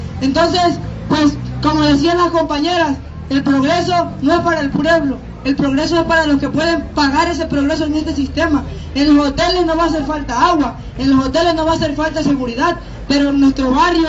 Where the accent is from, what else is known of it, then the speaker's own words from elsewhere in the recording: Veracruz, Mexico; pues yo vengo del sur de Veracruz y quiero compartirles que la situación allá no es diferente, es igual que aquí.